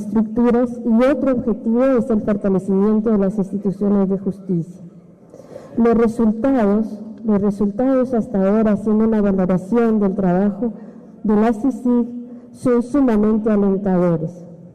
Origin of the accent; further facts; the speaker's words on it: Guatemala; La venta de niños en nuestro país es algo que nos llenaba de vergüenza a todos como guatemaltecos y guatemaltecas.